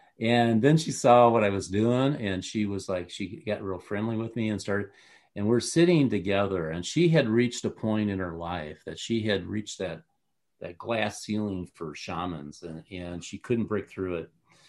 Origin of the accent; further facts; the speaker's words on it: Puerto Vallarta, Jalisco, Mexico; from Puerto Vallarta, Mexico.